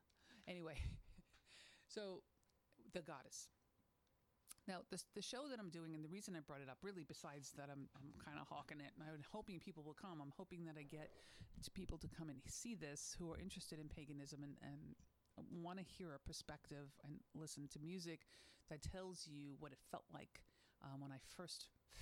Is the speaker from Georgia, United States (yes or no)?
no; Brooklyn, New York, United States; When I went to this church where I grew up in Brooklyn